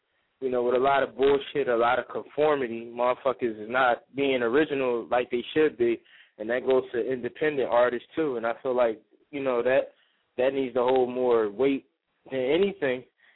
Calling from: Philadelphia, Pennsylvania, United States; Straight out of Philly.

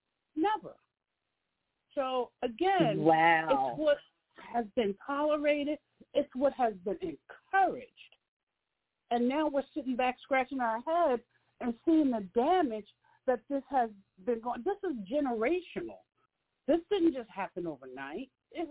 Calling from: Philadelphia, Pennsylvania, United States; I'm calling from Philadelphia.

